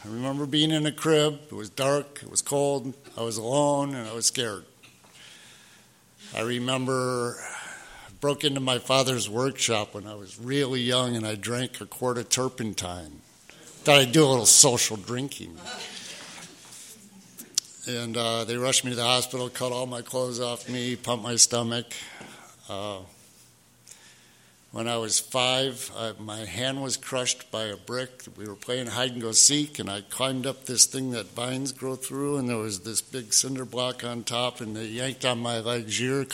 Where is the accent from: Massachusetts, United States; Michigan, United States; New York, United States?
Michigan, United States; Detroit; So I grew up in Detroit, Michigan. Came up in the 60s.